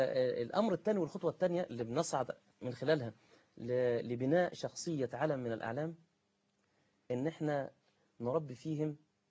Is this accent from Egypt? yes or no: yes; Egypt